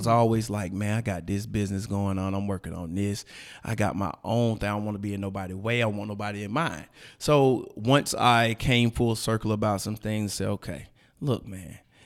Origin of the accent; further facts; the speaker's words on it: Decatur, United States; But do not get it twisted. I'm from Decatur, folk.